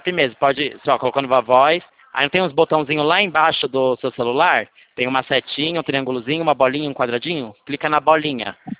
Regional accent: São Paulo, Brazil; eu sou de São Paulo.

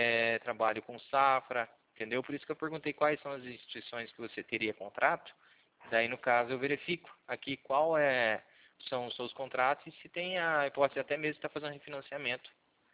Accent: Cornélio Procópio, Paraná, Brazil; Cornélio Procópio, eu sou de Cornélio Procópio, Paraná

